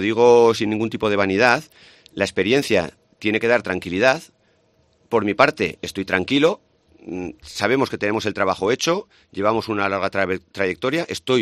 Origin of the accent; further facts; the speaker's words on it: Jaca, Aragon, Spain; las personas que somos de Jaca